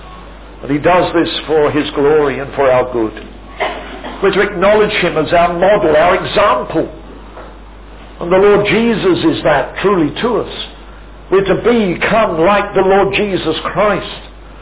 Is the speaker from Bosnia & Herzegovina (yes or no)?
no; East of England, United Kingdom; now in Philippines; Now I'm an Englishman, although I live in the Philippines. And as I grew up, in places I've been, and particularly where my parents were living, north of the city of Norwich.